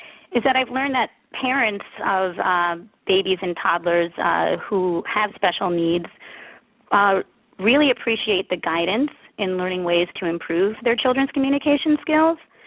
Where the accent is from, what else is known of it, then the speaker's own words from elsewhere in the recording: Merrick, New York, United States; I grew up in Merrick, Long Island, which is a suburb of New York City, with my parents and an older sister and a poodle named Muffin Taffy Fluffy.